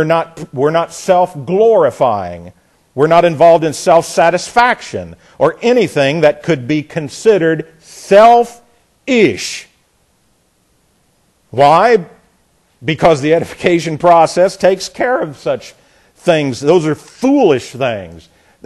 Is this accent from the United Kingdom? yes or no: no; Indiana, United States; You know, I came down here from Indiana.